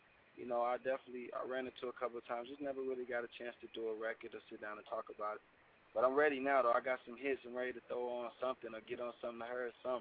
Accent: Atlanta, Georgia, United States; Because I'm from Atlanta, so I grew up in, like, the hip-hop mecca right now.

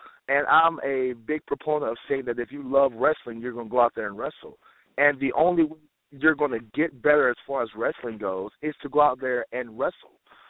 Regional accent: the Carolinas, United States; I grew up on NWA wrestling. You know, I'm from the Carolinas, grew up watching Crockett Promotions and watching it on Saturday nights at 6:05 Eastern.

